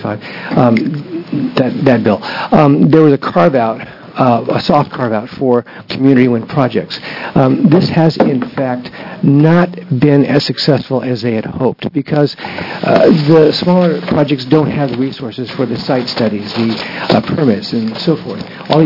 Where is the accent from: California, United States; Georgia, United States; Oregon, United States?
Oregon, United States; Hood River; I'm from Hood River.